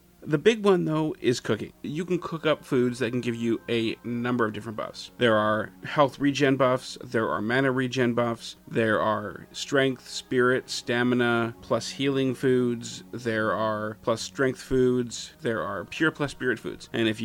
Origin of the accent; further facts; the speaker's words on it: Winnipeg, Manitoba, Canada; my hometown team, the Winnipeg Blue Bombers, played in the CFL's East semifinal today in Winnipeg